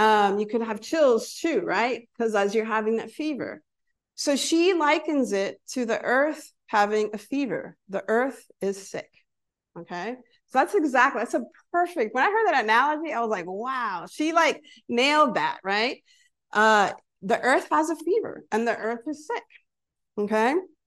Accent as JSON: {"language": "English", "town": "Miami", "region": "Florida", "country": "United States", "tie": "born or raised there", "lives_now": "Texas, United States", "said": "I grew up in Florida, in Miami, Florida, where hurricanes come through."}